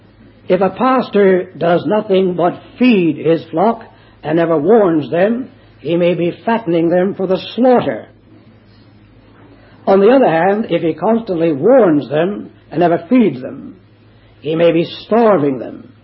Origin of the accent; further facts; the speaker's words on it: United States; moved away as an adult; now in Australia; One reason I do it is that I come from the United States of America, and over the last 40 years, I have watched very carefully indeed the theological retrogression in the land which I love.